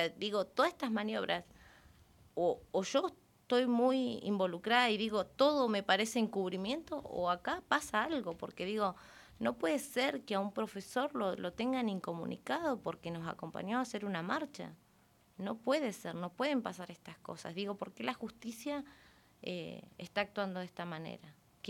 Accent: Zapala, Neuquén, Argentina; Nosotros somos personas de bien, de trabajo, somos ciudadanos de Zapala.

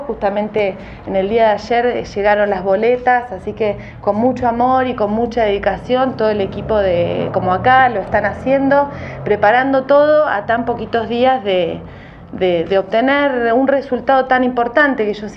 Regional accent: Pigüé, Buenos Aires Province, Argentina; yo soy de Pigüé, distrito de Saavedra, de la sexta sección electoral y que estamos lejos, ¿no?

